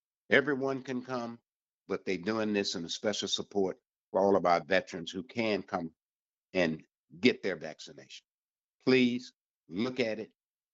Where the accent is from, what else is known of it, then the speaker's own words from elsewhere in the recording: Huntsville, Alabama, United States; I grew up in Huntsville, Alabama, Redstone Arsenal.